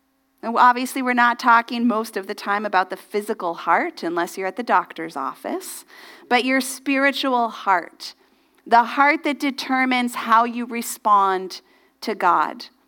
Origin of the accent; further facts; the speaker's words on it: United States; I'm like, I'm American. Never once have I heard it said that way.